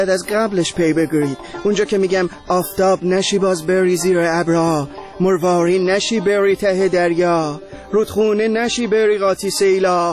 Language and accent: Persian; Iran; moved away; من خودم توی 6 ماهی که از ایران بیرون اومدم